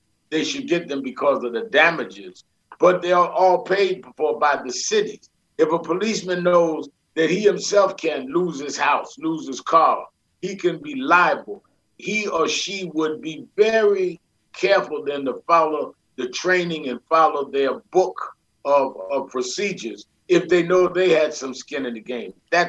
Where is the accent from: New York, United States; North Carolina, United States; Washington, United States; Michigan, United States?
New York, United States; Brooklyn; I grew up in Brooklyn, New York, but I joined Dr. King's organization the year he was killed. I was 13 years old. I became youth director of the New York chapter.